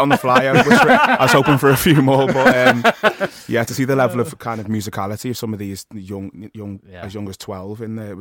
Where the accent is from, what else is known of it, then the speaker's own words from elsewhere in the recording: Liverpool, North West England, United Kingdom; I'm from Liverpool, from Toxteth.